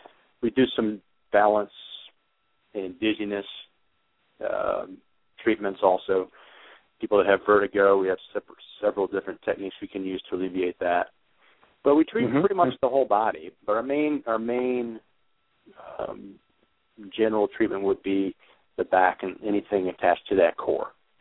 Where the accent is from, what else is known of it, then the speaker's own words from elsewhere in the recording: St. Louis, Missouri, United States; Okay, well, originally I'm from St. Louis, Missouri.